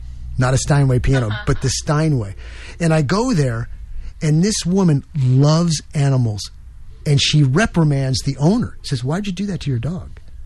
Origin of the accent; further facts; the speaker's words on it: New York, United States; I've known this guy forever. I'm from New York. He's from New York.